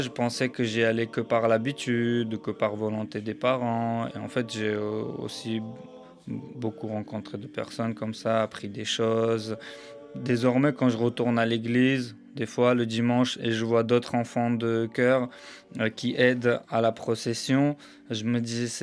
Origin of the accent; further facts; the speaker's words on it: Moscow, Russia; Effectivement, moi j'ai grandi en Russie, à Moscou, pendant une dizaine d'années.